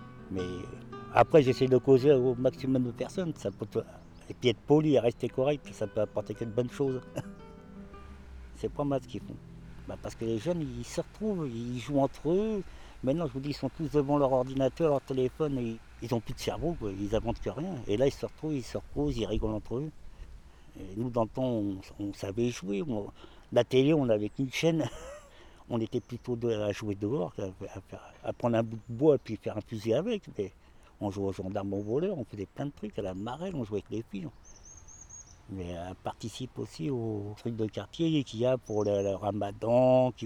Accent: Nantes, Pays de la Loire, France; parce que je suis quelqu'un de Dervalière, je ne connais personne là-bas.

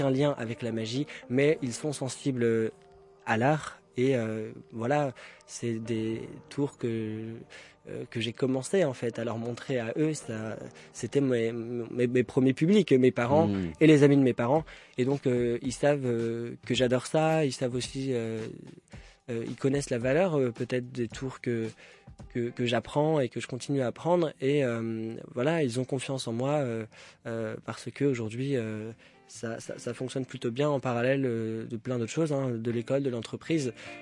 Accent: Paris, Île-de-France, France; now in Clisson, France; parce que je viens de Paris, ça fait 4 ans et demi, 5 ans que j'ai déménagé en Loire-Atlantique, à Clisson

